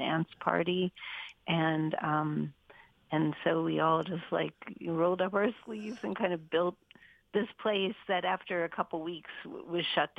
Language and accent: English; Pittsburgh, Pennsylvania, United States; Yeah, well, I grew up in Pittsburgh, and I think part of being from Pittsburgh, we were like an hour from West Virginia.